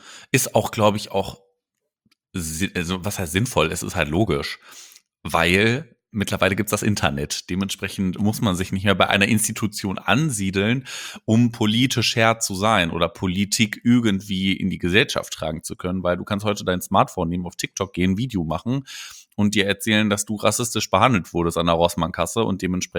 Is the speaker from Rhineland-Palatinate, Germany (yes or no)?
no; Paderborn, North Rhine-Westphalia, Germany; born there; ich komme ja aus Paderborn, Gebürtchen.